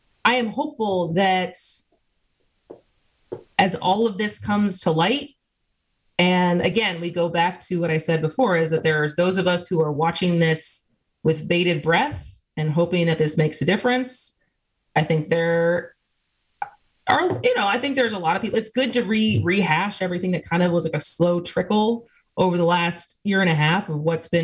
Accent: Wisconsin, United States; from Asgos, Wisconsin

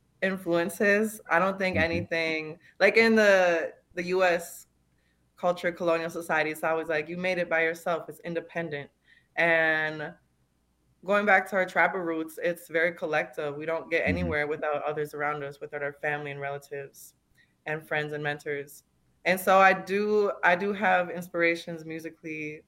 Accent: St. Michael, Minnesota, United States; born or raised there; now in Minneapolis, United States

